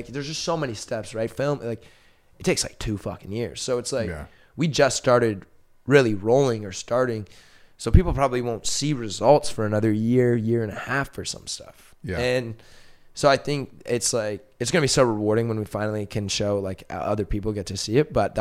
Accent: Canada; I'm from Canada

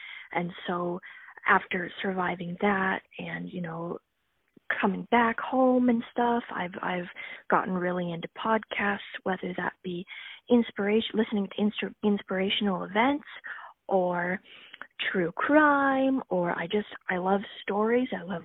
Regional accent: Ontario, Canada; I am from Ontario, and I've really been enjoying listening to your episodes.

